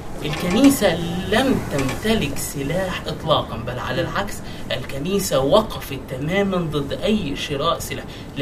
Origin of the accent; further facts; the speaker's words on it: Upper Egypt, Egypt; أنا أشرح لحضرتك إيه اللي بيحصل عندنا في صعيد مصر، وأنا ابن الصعيد وابن أحد القرى في الصعيد